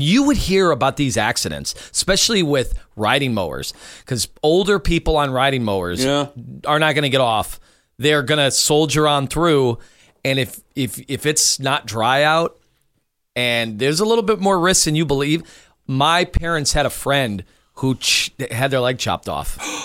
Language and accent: English; Chesterland, Ohio, United States; Bigger lots, like I had when I grew up in Chesterland